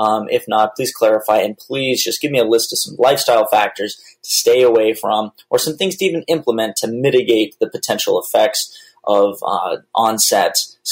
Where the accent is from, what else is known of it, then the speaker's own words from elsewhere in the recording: Mobile, Alabama, United States; I'm from Mobile, Alabama.